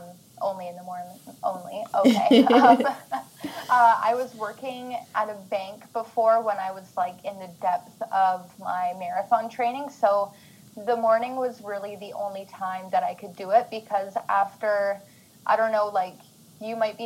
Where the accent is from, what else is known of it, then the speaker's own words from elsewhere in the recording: British Columbia, Canada; I live in a small city / town on Vancouver Island. I'm from British Columbia, Canada.